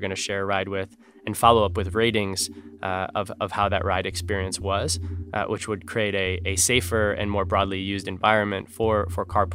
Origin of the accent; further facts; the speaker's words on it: Connecticut, United States; also born or lived in New York; being that I grew up in the East Coast and in Connecticut and New York